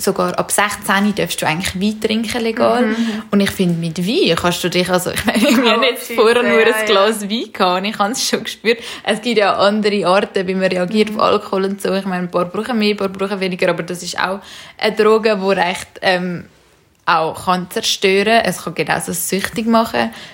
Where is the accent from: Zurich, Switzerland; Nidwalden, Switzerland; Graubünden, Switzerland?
Zurich, Switzerland; wir sind ja in Zürich aufgewachsen